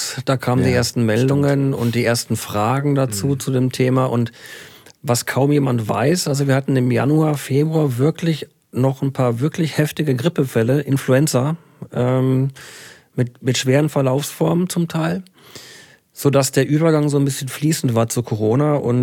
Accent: Würzburg, Bavaria, Germany; ich wieder in meine alte Heimat Würzburg reisen konnte

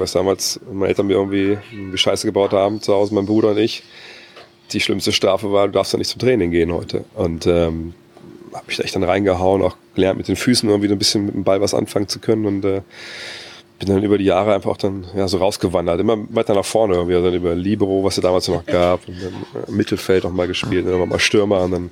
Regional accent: Wolfsburg, Lower Saxony, Germany; ich bin in Wolfsburg aufgewachsen, Westhagen, das ist so, ja, klar, man kann sagen, das ist eine Plattenbausiedlung. Klar, haben wir viel draußen noch gespielt, das war ja dann alles so, ich bin 73 geboren

